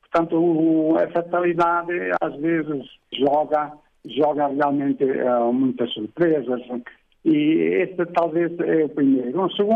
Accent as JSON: {"language": "Portuguese", "country": "Portugal", "moved": "yes", "said": "o meu português está muito enferrujado. Há 30 anos que estou fora de Portugal, de maneira que às vezes o português é meio português."}